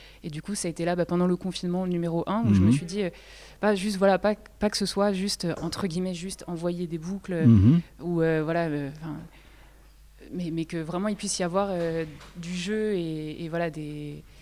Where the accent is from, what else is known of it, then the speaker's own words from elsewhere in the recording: Paris, Île-de-France, France; now in Bastia, France; Moi, je suis de Paris de base. Et mm-hmm. ça fait depuis 2018 que je suis installée à Bastia parce que j'ai suivi mon amoureux qui est corse.